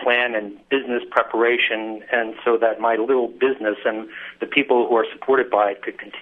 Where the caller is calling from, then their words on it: Lakeside, Michigan, United States; I'm an artist from New Orleans, and I have a business there with 14 employees.